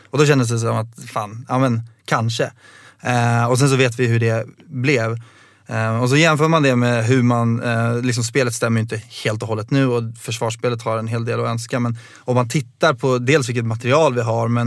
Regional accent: Rotebro, Stockholm County, Sweden; Jag är från Rotebro och började väl gå någonstans runt 05-06 tror jag.

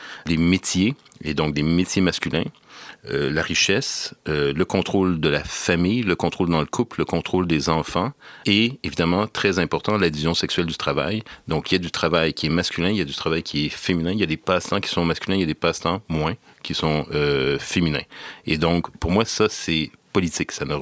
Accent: Quebec, Canada; born there

